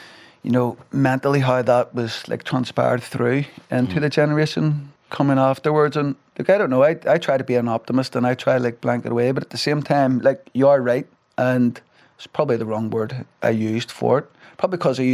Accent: Belfast, Northern Ireland, United Kingdom; So, I grew up in the New Lodge, part of North Belfast, very close to Tigers Bay, very close to Crumlin Road, Shankill Road.

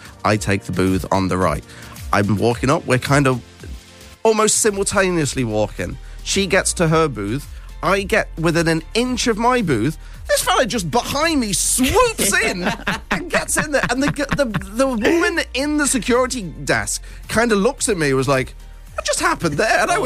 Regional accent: Nottingham, East Midlands, United Kingdom; accent: neutral English; moved away as an adult; But I'm from a place called Nottingham, which is in the middle of England.

